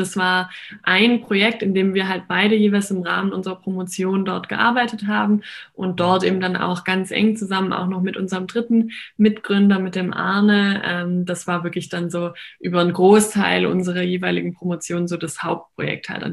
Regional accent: Heidenheim, Baden-Württemberg, Germany; Nee, ich komme aus Baden-Württemberg, aus Heidenheim. Es ist eine Kleinstadt auf der Schwäbischen Alb.

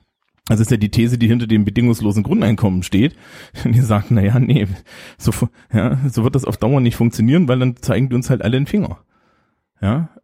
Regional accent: East Germany, Germany; Weil, also, ich bin ja nur im Osten aufgewachsen, ne?

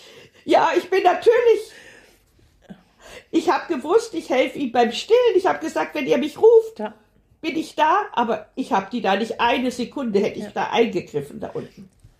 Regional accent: Bavaria, Germany; wie man bei uns in Bayern sagt.

